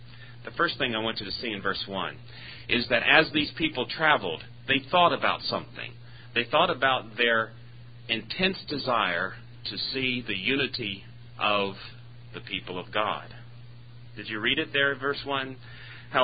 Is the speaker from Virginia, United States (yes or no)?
yes; Roanoke, Virginia, United States; I grew up in Roanoke, Virginia, which is in the shadow, is a 50-mile shadow of Jerry Falwell's Liberty Baptist Church.